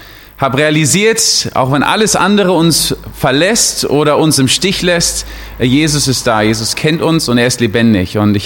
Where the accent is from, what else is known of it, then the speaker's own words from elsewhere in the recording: Berlin, Germany; ich komme aus Berlin.